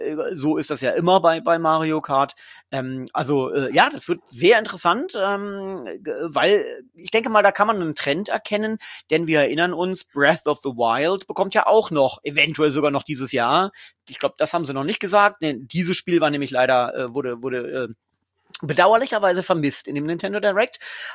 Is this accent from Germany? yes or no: yes; Lower Saxony, Germany; also born or lived in Cologne; Ich bin Niedersachse.